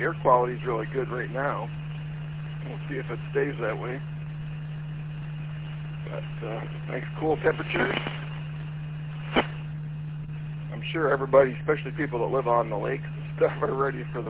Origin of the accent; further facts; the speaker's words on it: Fenton, Michigan, United States; Yeah, I grew up on Runyon Lake, just south of Fenton.